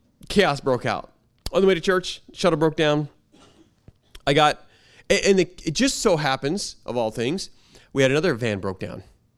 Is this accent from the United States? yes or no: yes; United States; that's because I'm an American. That's because I'm in climate control world. That's because I live in Seattle.